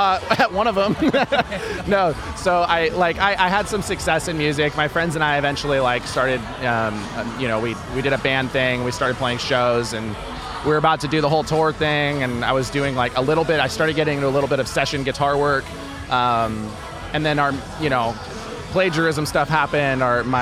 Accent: Oceanside, California, United States; I grew up in Oceanside, California, and surfing is just so much better than doing two-a-days

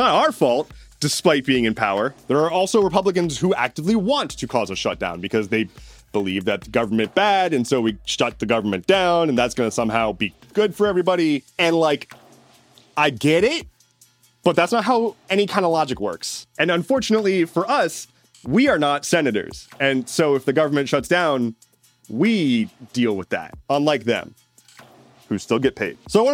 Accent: United States; But my home country is on fire. Literally. Alive. So anyway, the United States is 1 week from the government shutting down.

